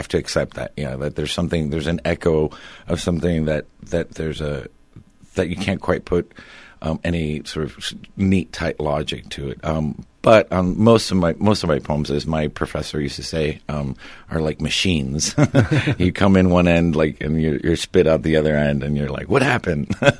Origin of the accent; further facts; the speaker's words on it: Miami, Florida, United States; growing up in Miami. Most everybody was Cuban, so America still seemed like this other place that we were going to go to someday.